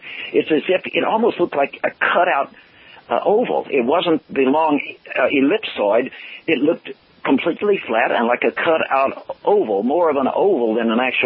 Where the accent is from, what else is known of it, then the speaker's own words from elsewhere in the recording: Texas, United States; I'm from South Texas. Texas is a big place